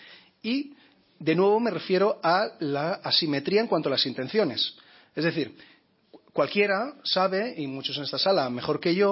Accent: Spain; nos tiene que preocupar, como españoles y europeos en nuestros debates, la gran asimetría reinante.

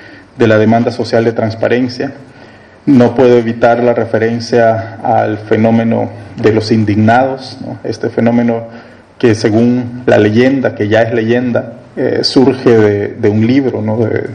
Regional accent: El Salvador; yo vengo de El Salvador, del periódico digital El Faro

